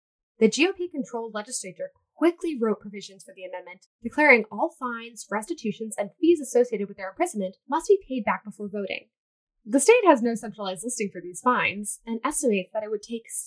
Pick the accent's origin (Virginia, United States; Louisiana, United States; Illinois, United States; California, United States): Virginia, United States; South Carolina, Texas, and my home state of Virginia.